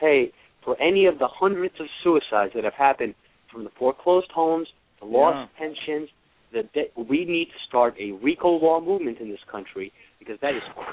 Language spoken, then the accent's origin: English; New York City, New York, United States; I grew up right here, man. I grew up on like on the Donk and Putnam on, between like Bushwick and Ridgewood.